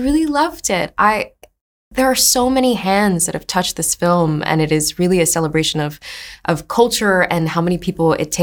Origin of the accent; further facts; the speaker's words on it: Hawaii, United States; At the end of the day, I am from 808. I am born and raised in Hawaii.